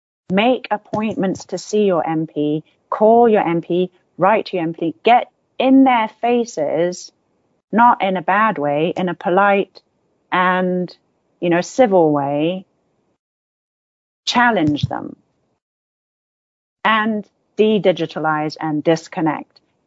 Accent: Taiwan; growing up in Taiwan, I had a friend whose dad was an ambassador.

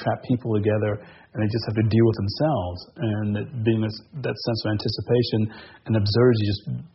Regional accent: Detroit, Michigan, United States; I grew up in Detroit in 1967.

